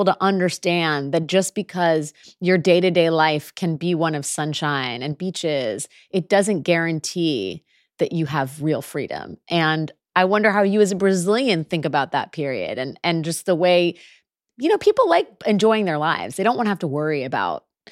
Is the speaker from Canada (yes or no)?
no; United States; I say this as an American who has lived largely a life of privilege in a very free society as a journalist